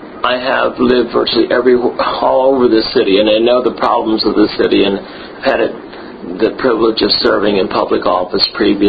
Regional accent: Houston, Texas, United States; I grew up in the East End. I mean, I've lived in this city, this county, for almost 60 years. And so growing up in the East End, living in Spring Branch, later on working in the Fifth Ward, working in downtown, working in Southwest Houston

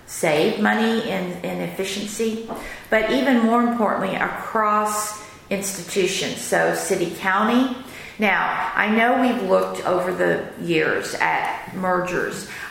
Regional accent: Houston, Texas, United States; Charles, I'm running because I was born and raised in Houston. I've seen it change and I've seen it grow tremendously.

